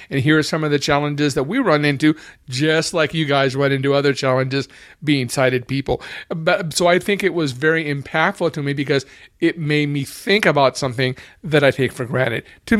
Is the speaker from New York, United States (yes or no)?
no; California, United States; I came from California.